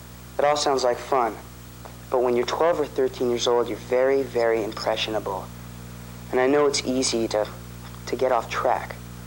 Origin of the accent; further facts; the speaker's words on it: Toronto, Ontario, Canada; now in Los Angeles, United States; I'm 17 years old, and I'm from Toronto, Canada. I'm currently living with my mother, Judy, in Los Angeles, California.